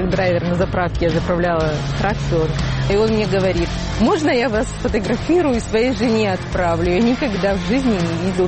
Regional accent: Russia; moved away as an adult; also born or lived in Belarus; now in United States; Сама я родом из Белоруссии, но всю свою сознательную жизнь прожила в России. 4 года назад приехала в США.

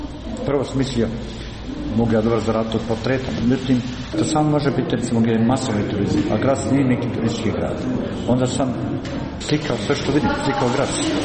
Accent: Tešanj, Federation of Bosnia and Herzegovina, Bosnia & Herzegovina; born there; Meni je Goražde moja domovina. Ja sam rođen u Tešnju, ali Goražde je jednostavno

